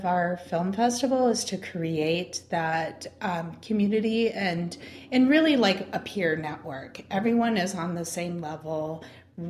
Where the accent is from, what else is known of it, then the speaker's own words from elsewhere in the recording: Oregon, United States; now in Portland, United States; I'm from Oregon, so is my husband. We decided to move back to Portland.